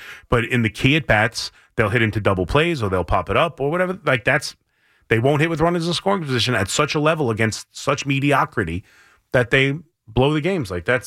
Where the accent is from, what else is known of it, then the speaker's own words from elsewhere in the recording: New York, United States; I'm from Long Island.